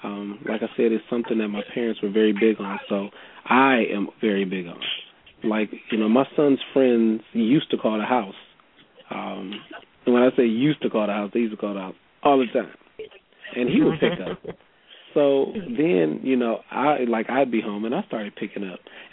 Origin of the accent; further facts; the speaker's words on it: Ohio, United States; You know, I grew up in Ohio, and we had tornado drills.